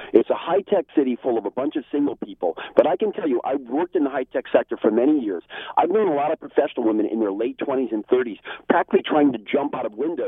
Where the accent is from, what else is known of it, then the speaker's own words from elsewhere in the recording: East Coast, United States; I'm from the East Coast, gone to a college back there.